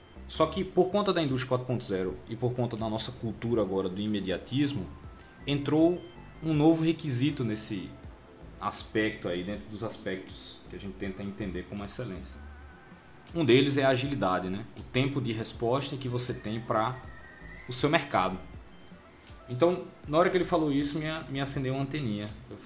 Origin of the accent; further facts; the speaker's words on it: Maceió, Alagoas, Brazil; sou natural de Maceió